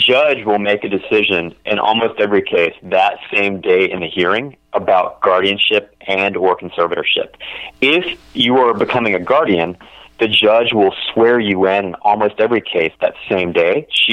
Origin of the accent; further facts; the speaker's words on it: Albany, Georgia, United States; It's actually based upon the size of my hometown of Albany, Georgia.